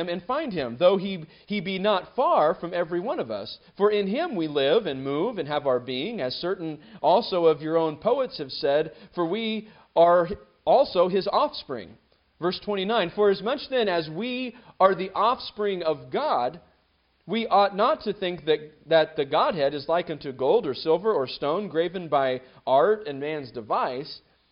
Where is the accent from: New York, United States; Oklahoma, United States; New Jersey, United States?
Oklahoma, United States; growing up in Oklahoma, my grandparents all lived in Indiana